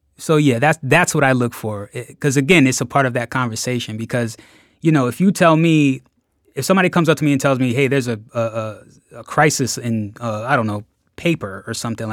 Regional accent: New Jersey, United States; also born or lived in Philadelphia; now in Boston, United States; You know, I grew up in South Jersey, so Philly is always like right there for me, you know? And having lived in Philly, went to school in Philly, like that's always going to be part of me.

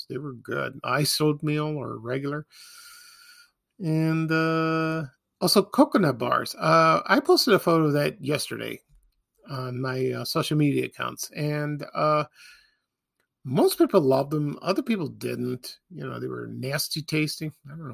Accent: Chicago, Illinois, United States; I know it's not a Chicago show, but growing up in Chicago, watching that show, still watch it.

